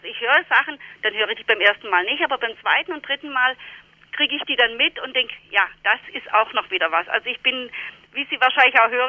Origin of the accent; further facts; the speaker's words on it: Baden-Württemberg, Germany; Meine liebe Mama, die hatte ein Lebensmittelgeschäft in meinem Dorf, wo ich herkomme, in der Nähe von Stuttgart.